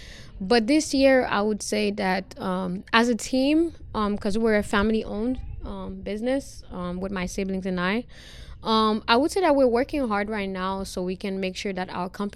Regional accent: Guadeloupe; also born or lived in Caribbean; I am from Guadeloupe with Haitian parents. My mother, I grew up in the Caribbean, where I grew up with my mom buying, importing, exporting merchandise.

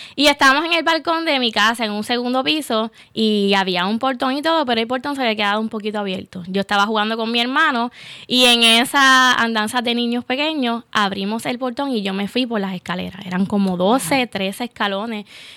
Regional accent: Bayamón, Puerto Rico; nací, como dijiste, en Bayamón, Puerto Rico, y soy el jamón del sándwich. Tengo dos hermanos, tengo un hermano mayor y un hermano menor, soy la única niña

